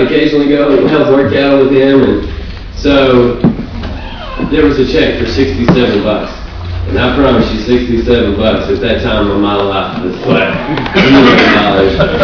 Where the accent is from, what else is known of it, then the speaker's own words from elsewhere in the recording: Muleshoe, Texas, United States; I had moved back to Muleshoe, my hometown